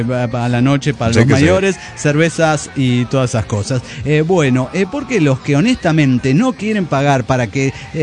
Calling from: Austin, Texas, United States; de Austin, Texas.

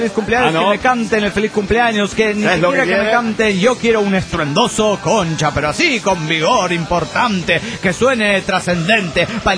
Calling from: Tijuana, Baja California, Mexico; Aquí en Tijuana.

